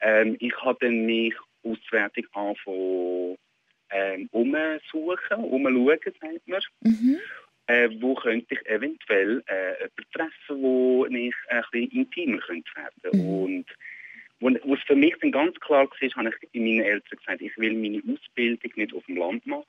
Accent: Willisau, Lucerne, Switzerland; Ich komme ursprünglich aus dem Luzerner Hinterland, Willisau, in dieser Gegend.

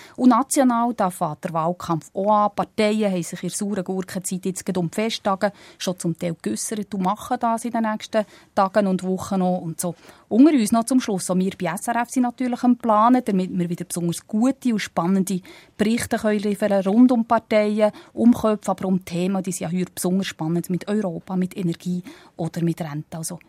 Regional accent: Bern, Switzerland; Geht es der BDP national wie im Kanton Bern, wo ich herkomme, verliert sie also.

